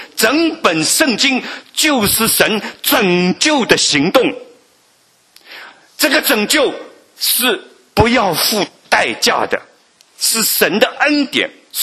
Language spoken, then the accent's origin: Chinese; China; 我们中国人应该是被神拣选的，不拣选你，为什么？